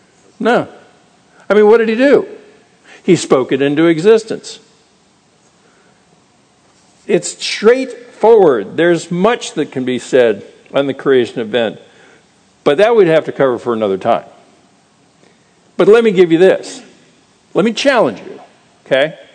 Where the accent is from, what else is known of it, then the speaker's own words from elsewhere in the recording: Arizona, United States; I remember growing up in Arizona in the 50s and 60s and had acne